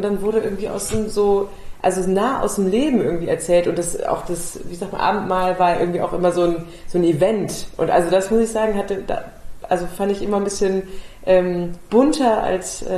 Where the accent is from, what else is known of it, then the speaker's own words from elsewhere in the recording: Lower Saxony, Germany; Ich bin aufgewachsen in Niedersachsen